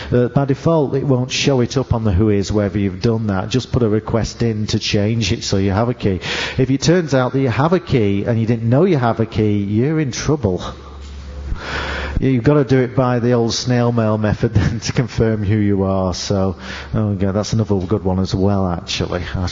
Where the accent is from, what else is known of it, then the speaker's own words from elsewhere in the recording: England, United Kingdom; I'm English, so my pronunciation is a bit different.